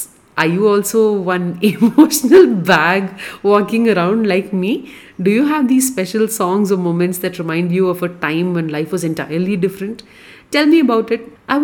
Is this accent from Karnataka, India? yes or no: no; Chennai, Tamil Nadu, India; I was born and brought up in Madras, and absolutely every part of that city has something special connected with my life. But because life happens, I moved to another city and now this is my home.